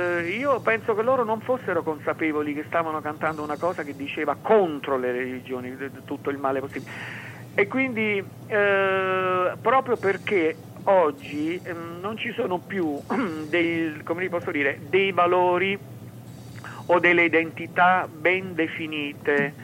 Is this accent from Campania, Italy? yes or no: yes; Campania, Italy; born there; nella casa in cui io sono nato, che affacciava sul Golfo di Napoli